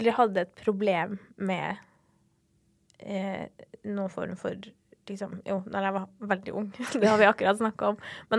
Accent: Alta, Finnmark, Norway; moved away; hvor jeg kommer fra I Alta, og så jeg sånn, men jeg flyttet jo fra Alta, fordi jeg hater å gå på tur, sånn, og derfor jeg bor her.

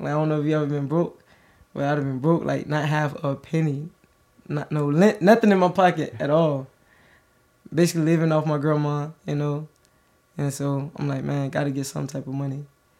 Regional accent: Birmingham, Alabama, United States; I'm from Birmingham, Alabama. I was born June 23rd, 1996. I'm 25 years old

